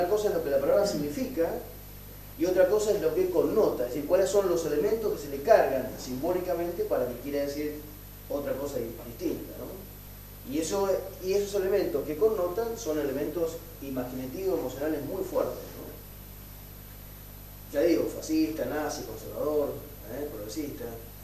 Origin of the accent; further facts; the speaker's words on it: Mendoza, Argentina; hablando con alguna gente en mi Mendoza natal, porque yo soy mendocino